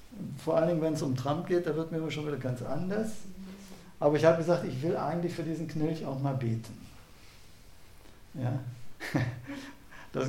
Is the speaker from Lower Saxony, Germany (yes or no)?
no; Bad Soden-Allendorf, Hesse, Germany; Ich bin als Kind in Bad Soden-Allendorf groß geworden.